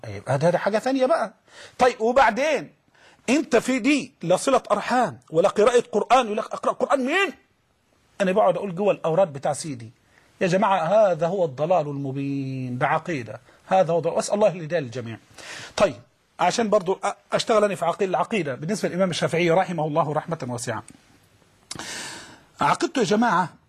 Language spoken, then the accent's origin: Arabic; Egypt; الرواية المحفوظة عندنا كمصريين